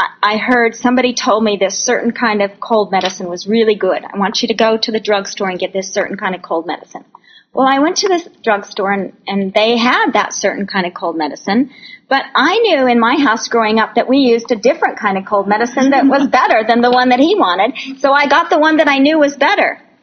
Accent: Phoenix, Arizona, United States; When I was a little girl growing up in Phoenix, very dry climate

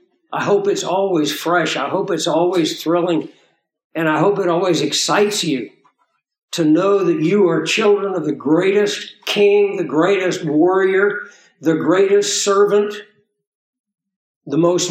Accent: Kansas, United States; I used to look over the hills on the ranch that I grew up on there in Kansas

